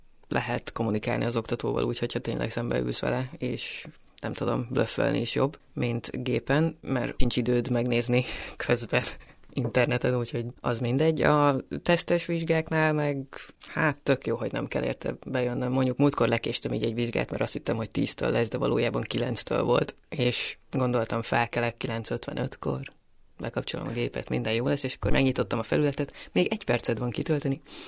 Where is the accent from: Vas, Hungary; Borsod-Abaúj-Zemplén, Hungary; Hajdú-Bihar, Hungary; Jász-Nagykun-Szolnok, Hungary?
Borsod-Abaúj-Zemplén, Hungary; Miskolc; now in Budapest, Hungary; Igen, én Pesten lakom. Viszont Miskolcon nőttem fel.